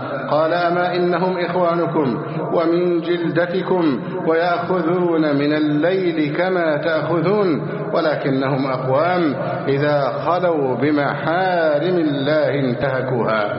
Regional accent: Egypt

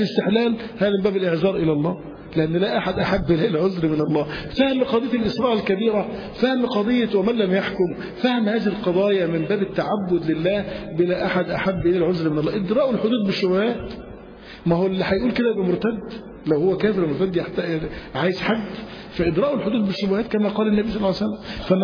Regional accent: Egypt

